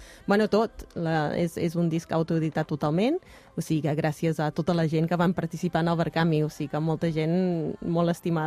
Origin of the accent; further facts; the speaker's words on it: South Africa; d'on vinc, de Sud-àfrica